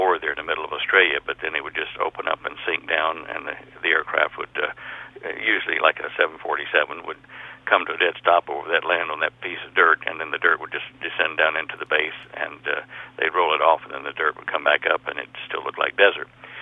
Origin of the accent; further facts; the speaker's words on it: Texas, United States; born there; I was born down in Central Texas near Waco or Valley Mills.